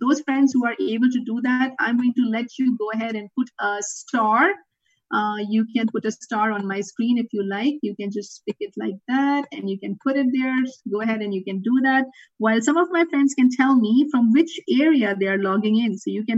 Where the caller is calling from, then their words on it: Atlanta, Georgia, United States; Yes, I am logging in from Atlanta, Georgia